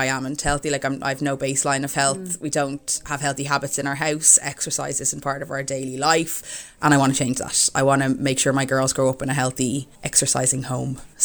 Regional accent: Dublin, Leinster, Ireland; now in Kildare, Ireland; I am from Dublin, but I live in Kildare.

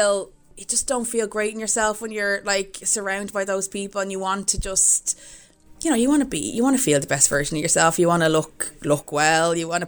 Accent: Dublin, Leinster, Ireland; now in Kildare, Ireland; I am from Dublin, but I live in Kildare.

